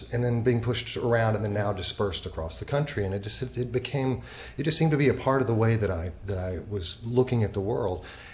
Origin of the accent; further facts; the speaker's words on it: Southern United States, United States; Growing up in the South as I did, you're a place filled, of course, with churches. And I was next door to an African-American church